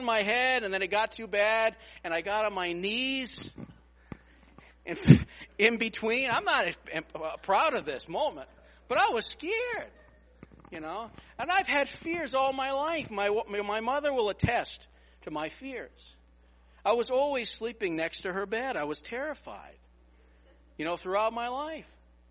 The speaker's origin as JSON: {"language": "English", "town": "Mystic", "region": "Connecticut", "country": "United States", "tie": "born or raised there", "also_born_or_lived": "Groton", "said": "And I remember, you know, when we moved to a house from Groton to Mystic, Connecticut, and I was finally getting my own bedroom."}